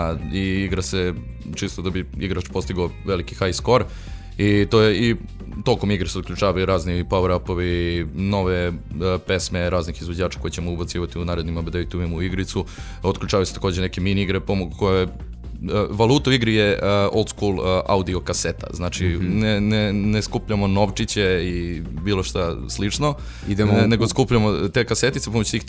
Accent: Serbia; ja sam taj iz Srbije, MC

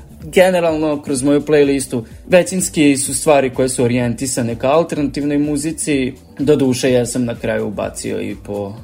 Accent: Sombor, Vojvodina, Serbia; i Sombora sam, bili smo se mi upoznali kad ste bili u poseti kod nas u Somboru

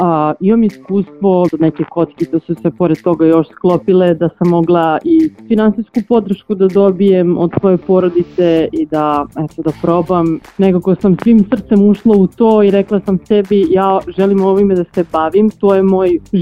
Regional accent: Leskovac, Jablanica District, Serbia; now in Belgrade, Serbia; nisam iz Beograda, odrasla sam u Leskovcu

